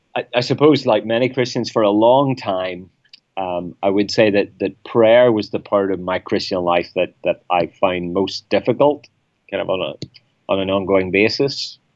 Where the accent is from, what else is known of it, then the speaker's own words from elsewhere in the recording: Belfast, Northern Ireland, United Kingdom; I grew up in just outside Belfast in Northern Ireland in a Christian family